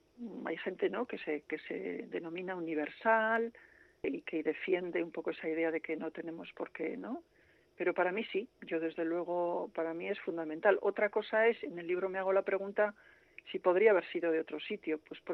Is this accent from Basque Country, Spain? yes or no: yes; Basauri, Basque Country, Spain; a mi pueblo, a Basauri, ¿no?, que es en el pueblo en que yo crecí, en el que me eduqué, la escuela, el instituto, todo eso